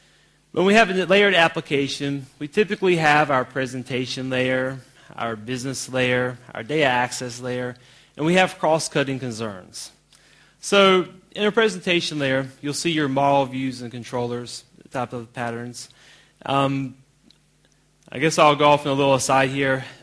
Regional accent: Columbia, South Carolina, United States; I'm from Columbia, South Carolina in the United States.

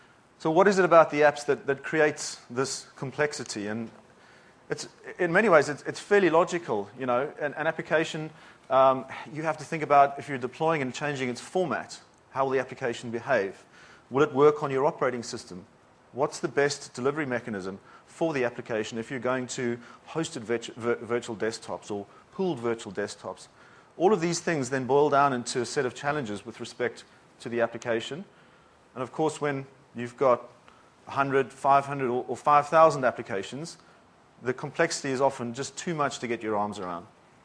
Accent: South Africa; now in United Kingdom; Originally, I'm from South Africa, but I live and work in the UK for AppDNA out there.

